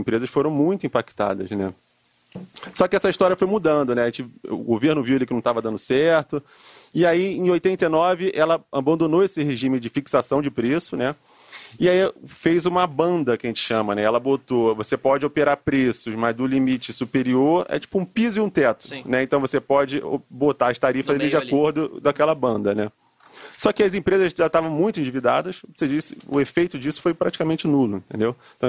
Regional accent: Rio de Janeiro, Brazil; Tipo assim, eu sou do Rio, né?

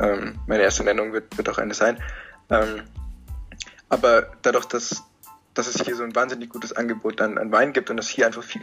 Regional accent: Bavaria, Germany; Wir kommen aus Bayern

